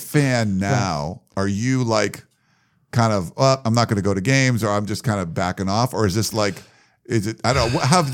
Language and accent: English; Pittsburgh, Pennsylvania, United States; I'm from Pittsburgh originally